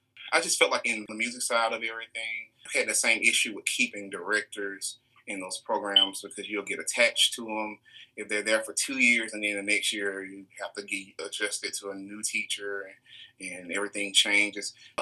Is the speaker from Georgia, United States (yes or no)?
yes; Columbus, Georgia, United States; I'm from Columbus, Georgia.